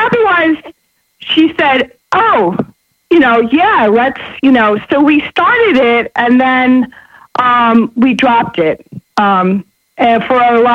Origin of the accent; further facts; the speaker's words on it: New York City, New York, United States; So I'm initially, this is … I'm initially from New York.